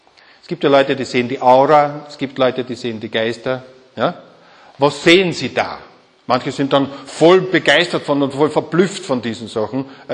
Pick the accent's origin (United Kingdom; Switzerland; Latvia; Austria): Austria; Burgenland; ich bin im Burgenland aufgewachsen, und da war es gang und gäbe